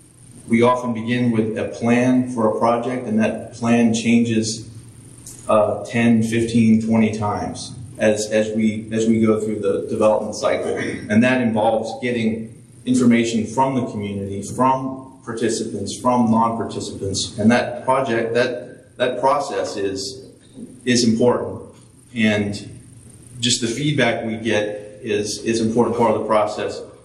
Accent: Pennsylvania, United States; As I said, I am from Pennsylvania, and I can speak for, I think, almost all Pennsylvanians that I'm glad that the election is over.

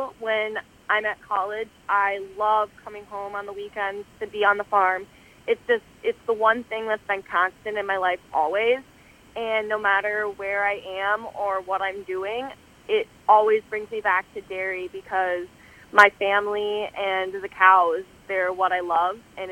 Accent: Plainview, Minnesota, United States; Okay. So I'm from Plainview, Minnesota. It's a very small town. We have 3,000 people. I live outside of Plainview on my family's dairy farm.

